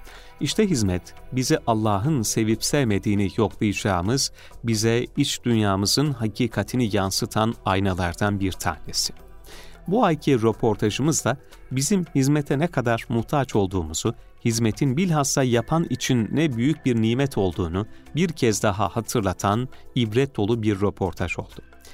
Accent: İzmir, Turkey; İzmirli bir ailenin çocuğu olarak dünyaya geldim. İzmir'in ortamı malum, bizler de başarılı çocuklarız.

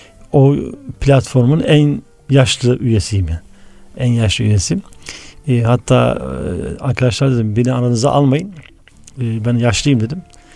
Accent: Istanbul, Turkey; Ben İstanbulluyum, İstanbul doğumluyum. 1970 Yedikule. Yedikule İlkokulu, Zeytinburnu İmam Hatip. Sonrasında Bursa İmam Hatip'i bitirdim. Bursa İlahiyat.

